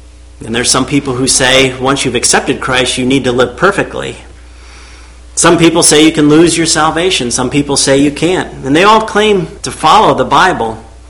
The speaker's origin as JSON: {"language": "English", "region": "Pennsylvania", "country": "United States", "tie": "born or raised there", "said": "I grew up in Pennsylvania and we lived out in the country where it was just great when there was a moonlit night"}